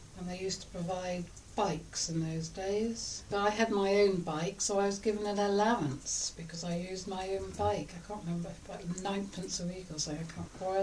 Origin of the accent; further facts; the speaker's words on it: Windsor, South East England, United Kingdom; born there; and I was born in Windsor. So we came, family and I came to Wenniston in 1948